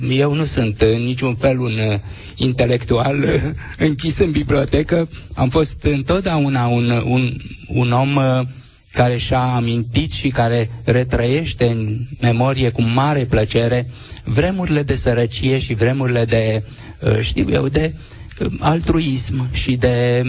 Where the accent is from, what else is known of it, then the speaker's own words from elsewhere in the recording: Romania; știind că sunt român